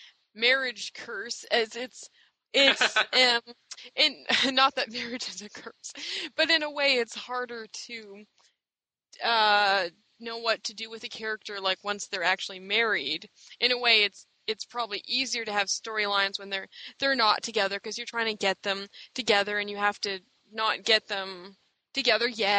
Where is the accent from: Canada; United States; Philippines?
Canada; We're so polite. We're Canadian.